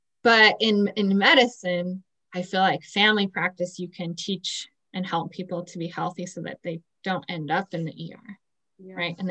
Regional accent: New Mexico, United States; I mean, I grew up in New Mexico, but I feel like when you stay in New Mexico, you can give back to your community and people fall in love with New Mexico.

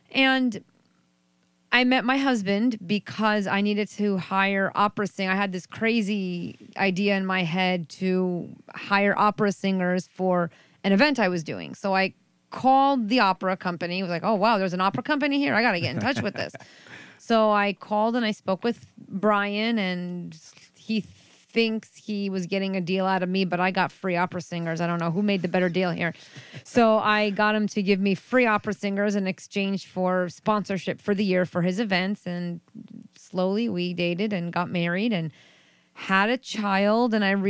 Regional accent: New York, United States; I'm originally from New York. I know the accent wouldn't even you wouldn't even have questioned it, right?

